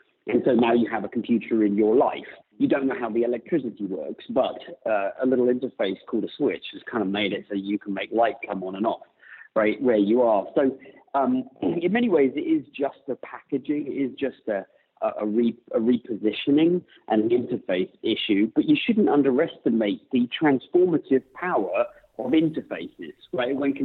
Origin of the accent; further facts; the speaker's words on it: United States; accent: British; Despite mm-hmm. my British accent, I'm actually an American, and I spend most of my time in the States